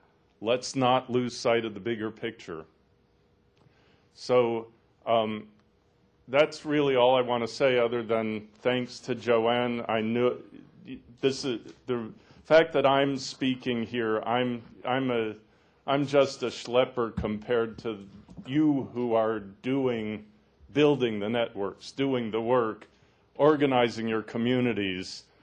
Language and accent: English; Cape Cod, Massachusetts, United States; I live part-time on Cape Cod, and I grew up on Cape Cod. It's really my home.